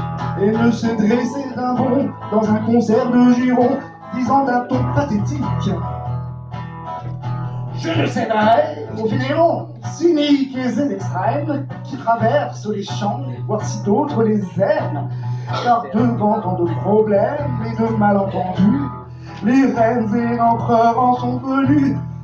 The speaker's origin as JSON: {"language": "French", "town": "Châteaudun", "region": "Centre-Val de Loire", "country": "France", "said": "je suis originaire de Châteaudun, que vous connaissez tous, petite commune"}